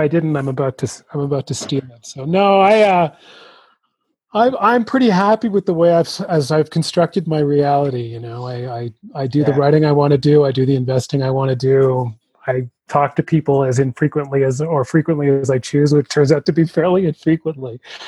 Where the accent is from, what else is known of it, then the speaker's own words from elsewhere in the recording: Canada; now in United States; When I first came to the U.S., I mean, I came from Canada, obviously, and when I first came to the U.S. now, I don't even know, 20 years ago